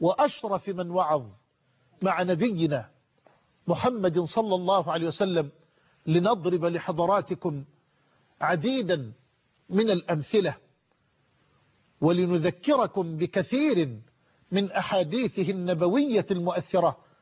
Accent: Egypt

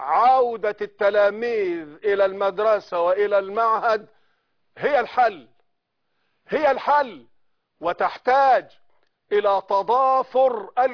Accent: Egypt; والكوادر الفنية من إخواني وأخواتي عندنا في مصر على أعلى مستوى ما شاء الله.

